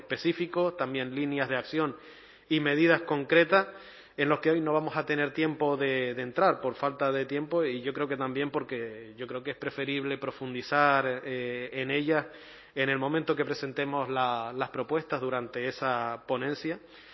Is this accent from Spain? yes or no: yes; Canary Islands, Spain